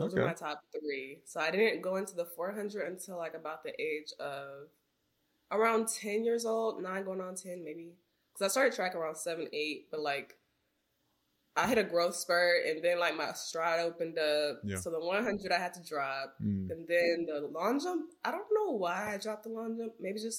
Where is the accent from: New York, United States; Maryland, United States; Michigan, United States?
Michigan, United States; Lansing; I'm from Lansing. Mm-hmm. So like an hour away.